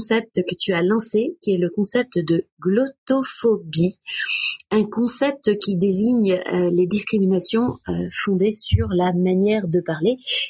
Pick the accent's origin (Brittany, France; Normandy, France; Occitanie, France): Brittany, France; Brest; born there; Je suis née à Brest et que j'ai un nom bien breton.